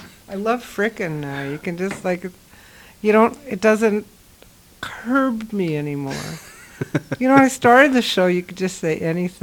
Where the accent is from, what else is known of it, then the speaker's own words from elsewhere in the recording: Canada; I was going to say Z, I'm Canadian